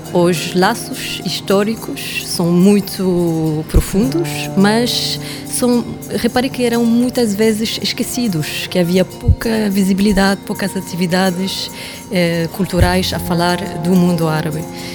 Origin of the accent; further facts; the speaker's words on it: Tunisia; now in Portugal; Eu cheguei aqui a Portugal há 6 anos e reparei logo que havia muitas semelhanças entre o mundo árabe, eu venho da Tunísia, e Portugal